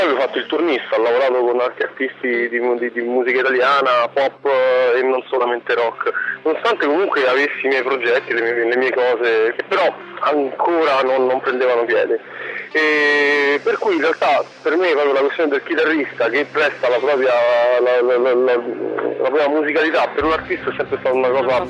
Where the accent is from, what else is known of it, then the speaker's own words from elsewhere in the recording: Rome, Lazio, Italy; essendo romano